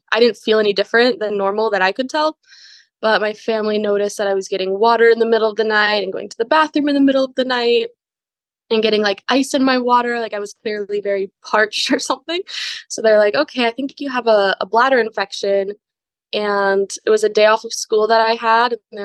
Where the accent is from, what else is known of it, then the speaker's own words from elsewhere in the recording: Wisconsin, United States; I grew up in Wisconsin, and I just moved back after a few years of, first I went to college in Colorado, and then I lived in Hawaii for a little while, and now I'm back here.